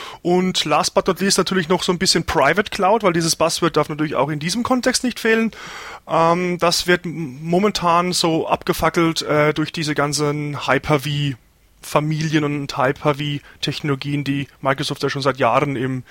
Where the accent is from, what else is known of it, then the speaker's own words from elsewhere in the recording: Germany; Also, ja, wirklich, wir als Deutsche, wir könnten uns das eigentlich am besten merken, wenn wir so ans südhessische Ärger denken, ne?